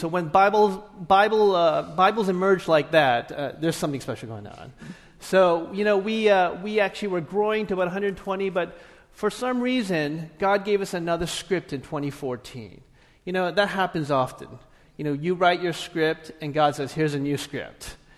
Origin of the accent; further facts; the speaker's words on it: Canada; now in Los Angeles, United States; I'm from Canada, a small town in Canada, so I'm not used to this stuff, this big city life.